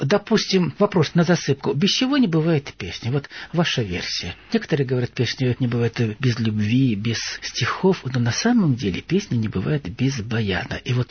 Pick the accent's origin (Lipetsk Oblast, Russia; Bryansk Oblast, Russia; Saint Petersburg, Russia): Bryansk Oblast, Russia; Я сам из Брянской деревни, и, конечно, я помню, как деревня наша, ну, кишела детьми, люди работали, пели.